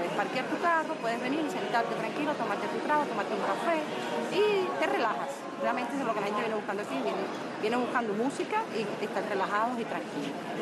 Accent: Havana, Cuba; now in Costa Rica; No, yo soy cubana, pero vivo en Costa Rica.

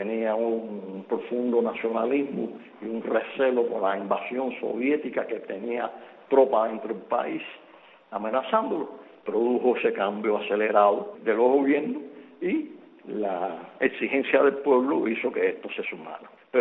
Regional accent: Cuba; como ciudadanos, como pueblo cubano

